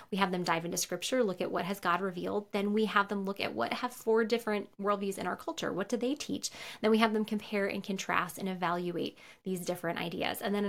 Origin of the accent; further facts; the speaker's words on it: New York, United States; I grew up in New York, a very secular area of New York where I knew hardly any Christians. And then I moved to Wheaton, Illinois